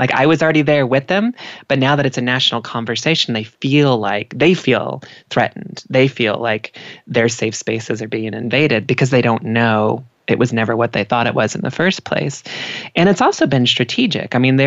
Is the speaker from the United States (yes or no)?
yes; Mississippi, United States; I mean, I'm from the South, you know, I'm from Mississippi. My family's in North Carolina.